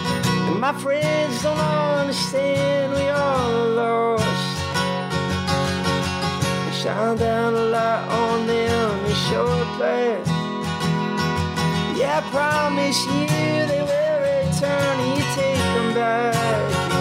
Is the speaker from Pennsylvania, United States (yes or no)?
yes; Philadelphia, Pennsylvania, United States; I grew up in Philly. My high school thing was a Panther.